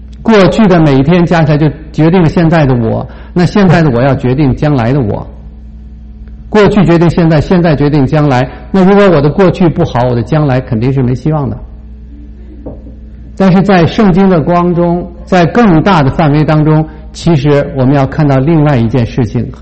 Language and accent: Chinese; China; 我想说的是我们从小长大的环境有的时候其实是会很矛盾的